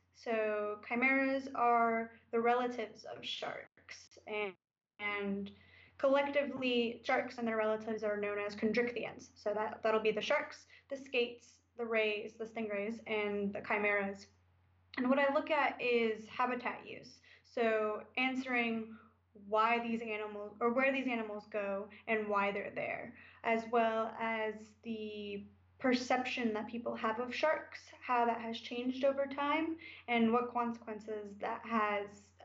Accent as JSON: {"language": "English", "country": "Mexico", "tie": "born or raised there", "also_born_or_lived": "Puerto Rico / New Zealand", "moved": "yes", "lives_now": "United States", "said": "I come from Puerto Rico and grew up in Mexico before I moved to the United States."}